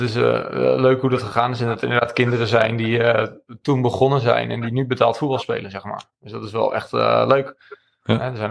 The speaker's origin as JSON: {"language": "Dutch", "region": "Zeeland", "country": "Netherlands", "said": "Ik kwam natuurlijk uit Zeeland, een heel klein dorpje, ja. 500 mensen. Die is een supermarkt volgens mij in het dorp, nog steeds niet."}